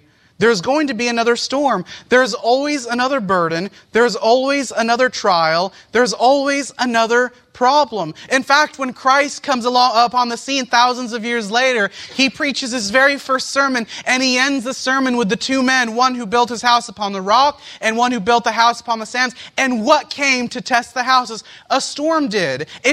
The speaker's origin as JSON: {"language": "English", "country": "Philippines", "tie": "born or raised there", "said": "In the Philippines, I went there when I was 3 years old, for those who don't know me. And that's where I grew up."}